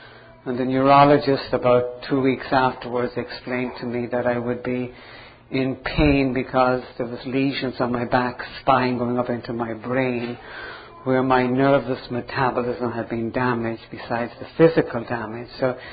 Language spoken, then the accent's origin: English; Dublin, Leinster, Ireland; I grew up in Dublin, Ireland, so I spoke correct English.